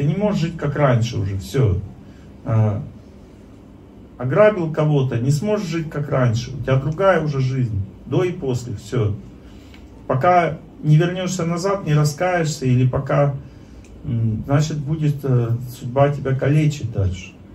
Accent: Russia; я из России с еврейскими кровями

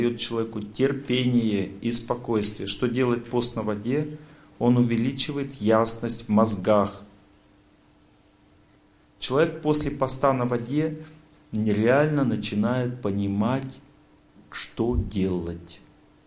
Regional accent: Chelyabinsk, Chelyabinsk Oblast, Russia; Но я из Челябинска.

